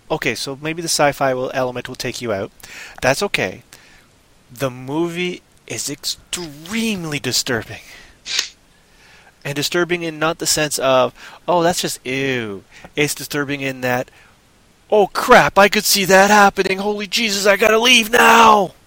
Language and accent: English; Canada; A lot of people, especially in Canada, we say, oh, that's a Canadian movie.